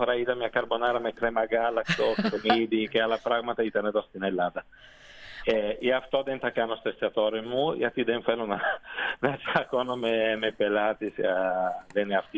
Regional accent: Milan, Lombardy, Italy; Greek is a second language; Εγώ είμαι από Μιλάνο.

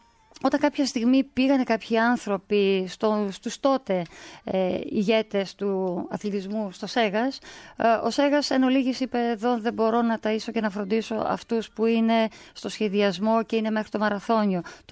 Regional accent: Western Macedonia, Greece; Όταν λοιπόν εγώ έχανα το λεωφορείο για το χωριό μου, το αστικό, έπαιρνα το αστικό του προηγούμενου χωριού, του Κομάνου.

